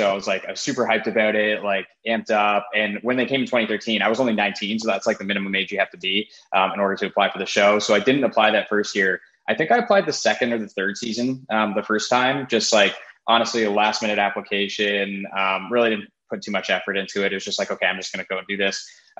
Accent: Ontario, Canada; I am from Canada. I'm from Toronto. I grew up like 45 minutes of Toronto. So I've kind of always been in the area.

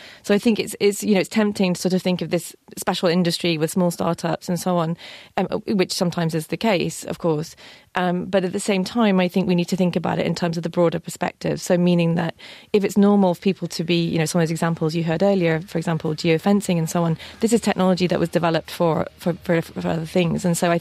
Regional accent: England, United Kingdom; I'm English, actually. You probably hear from my accent.

